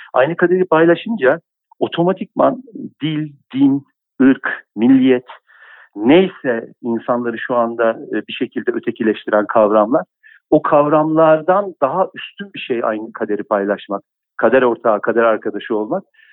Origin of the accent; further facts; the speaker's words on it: Istanbul, Turkey; Sınır mahalle o demek. Sınır mahallede büyüdüm ben Acıbadem'de. 7 daireli bir apartmandı.